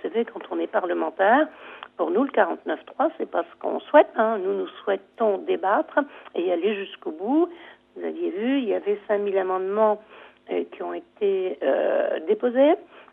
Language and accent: French; Hauts-de-France, France; je suis originaire et que j'habite, je suis députée du Pas-de-Calais.